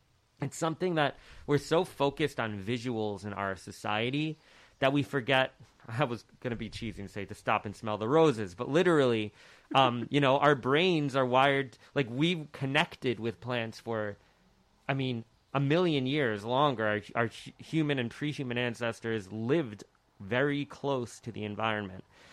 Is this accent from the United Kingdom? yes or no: no; Hudson, New York, United States; So I grew up in Hudson and got to see, you know, one of the best views of the Catskill Mountain escarpment pretty much every single day.